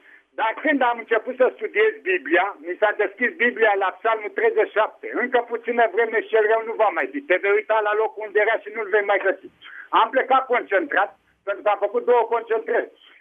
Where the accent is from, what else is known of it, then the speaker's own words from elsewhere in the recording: Curtișoara, Olt County, Romania; sunt de la Curtișoara, cel necăsătorit.